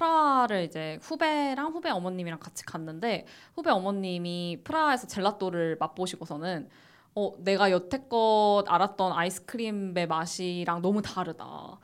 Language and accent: Korean; South Korea; 그런 게 좀 한국인으로서는 답답하죠.